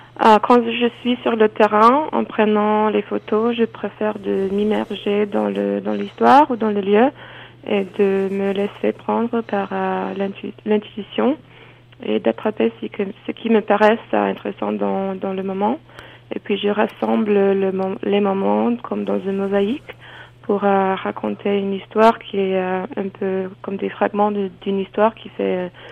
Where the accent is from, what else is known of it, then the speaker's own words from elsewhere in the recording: Toronto, Ontario, Canada; born there; also born or lived in Riga, Latvia; Je suis d'origine lettonne, mais je suis née à Toronto. Et j'ai passé de 2006 jusqu'à 2010 à Riga.